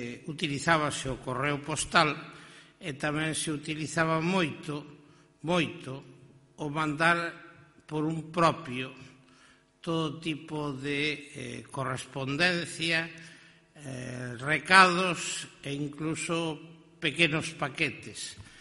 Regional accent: Buenos Aires, Argentina; moved away; Eu, recén chegado da miña cidade natal, que é Buenos Aires

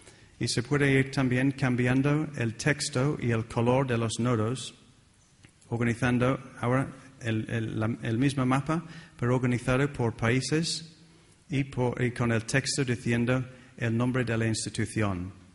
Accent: East Midlands, United Kingdom; Spanish is a second language; Yo vengo de muy cerca de Nottingham, de Sherwood Forest.

